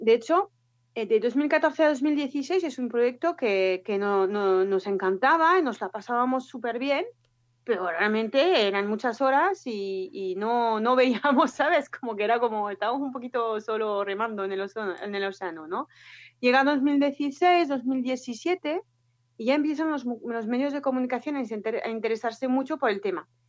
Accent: France; now in Bilbao, Spain; soy francesa, pero llevo ya casi 15 años, 14 años viviendo en Bilbao.

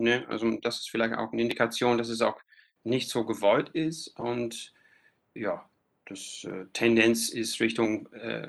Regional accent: Australia; Wir als Australier

